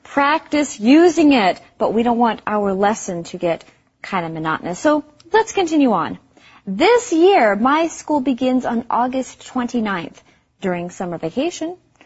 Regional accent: West Virginia, United States; Well, I am from West Virginia, which is a state that doesn't have a back-to-school tax holiday. But we lived close enough to Virginia that it was worth it to drive there.

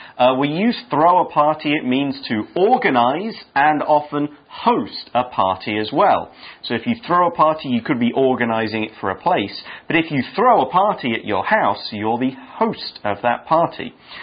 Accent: United Kingdom; Well, I am British.

